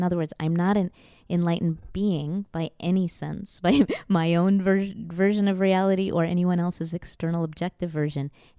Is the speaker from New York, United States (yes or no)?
yes; New York, United States; So I'm a Jew from New York, or at least that's, you know, my parents are, and I was born in New York, and they were refugees from that world. But I grew up in a secular Jewish family that was drawn to Hinduism, Buddhism, to the Dharma traditions.